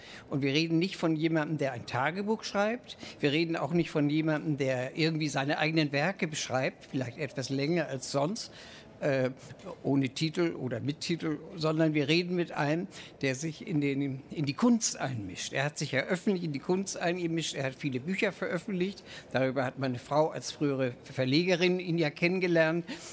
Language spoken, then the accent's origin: German; Hamburg, Germany; Und wir als Hamburger haben natürlich diese Szene sehr im Auge gehabt